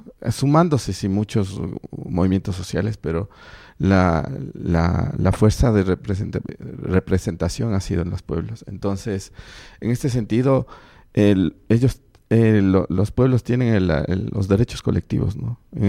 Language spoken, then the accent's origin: Spanish; Ecuador; creo que como ecuatorianos, o sea, debemos pensarlo y volverlo a pensar